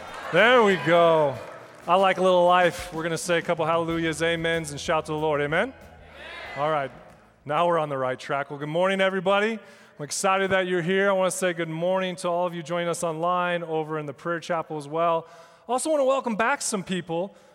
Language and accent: English; Seattle, Washington, United States; I grew up West Coast. She's East Coast. I grew up in Seattle.